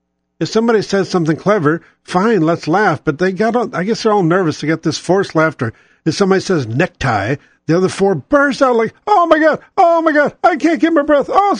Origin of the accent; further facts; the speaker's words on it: St. Louis, Missouri, United States; born there; I was born in St. Louis. So my roots are there. My foundation is there.